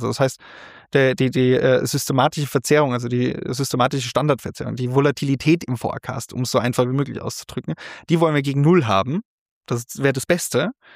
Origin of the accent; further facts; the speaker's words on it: Vienna, Austria; Wir kommen ja aus Wien.